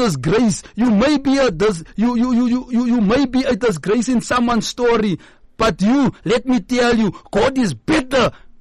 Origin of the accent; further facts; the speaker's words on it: Gauteng, South Africa; I am someone who is a product whereby I grew up in the El Dorado Park.